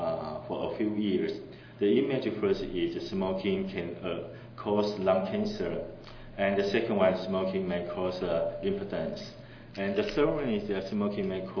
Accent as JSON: {"language": "English", "country": "Taiwan", "said": "and I'm from Taiwan."}